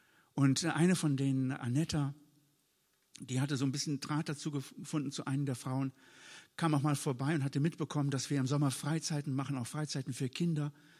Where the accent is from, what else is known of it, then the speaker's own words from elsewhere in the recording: Rhineland-Palatinate, Germany; Bei uns im Westerwald an der Bundesstraße 8